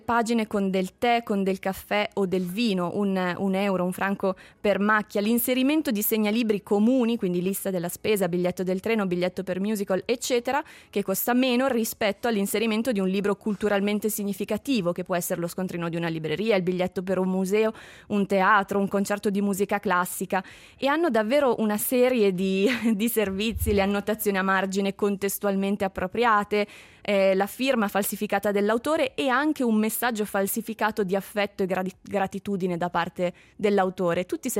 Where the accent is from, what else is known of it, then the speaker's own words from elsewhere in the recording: Sicily, Italy; Immagino, esatto, anch'io siciliano.